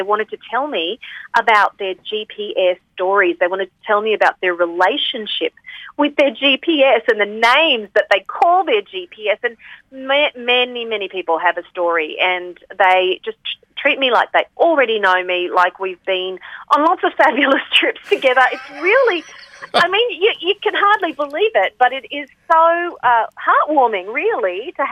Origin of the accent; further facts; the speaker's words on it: Mackay, Queensland, Australia; moved away as an adult; now in United States; I grew up in Mackay in North Queensland, and I moved to America, 16 years ago.